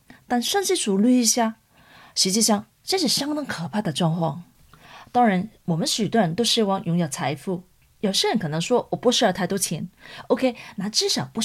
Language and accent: Chinese; Hong Kong; 特别是我来自香港背景文化，我发现人们有很多的抱怨、批判、纳闷、脾气不好